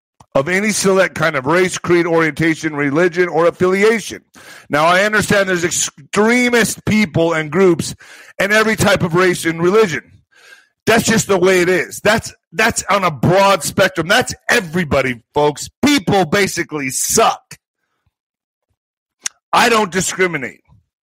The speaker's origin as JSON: {"language": "English", "town": "El Paso", "region": "Texas", "country": "United States", "tie": "born or raised there", "said": "Remember, I was raised on the border. I was raised in El Paso, Texas, going back and forth to the most dangerous city in the world. See that, Juarez?"}